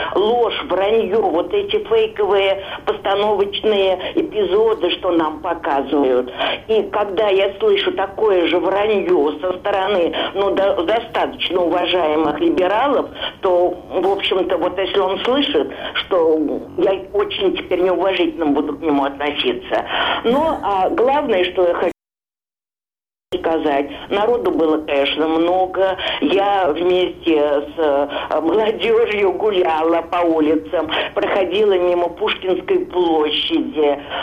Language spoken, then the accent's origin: Russian; Moscow, Russia; Я москвичка, мне 82 года.